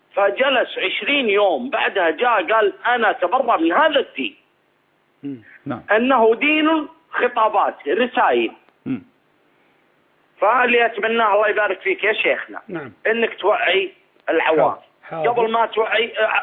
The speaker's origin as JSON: {"language": "Arabic", "country": "Kuwait", "said": "وانا من الكويت."}